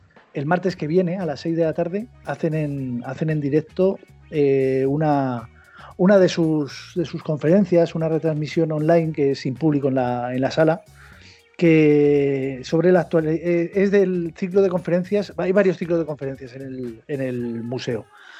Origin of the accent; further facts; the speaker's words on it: Cuenca, Castilla-La Mancha, Spain; los que somos de Cuenca pues ya la conocíamos desde hace tiempo